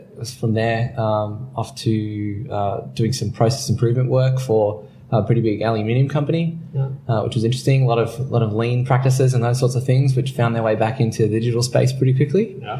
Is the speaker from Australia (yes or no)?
yes; Newcastle, New South Wales, Australia; also born or lived in Sydney; I grew up in Newcastle. I went through school here, spent the early part of my 20s away working in Sydney, which is a bit of a rite of passage for a Novocastrian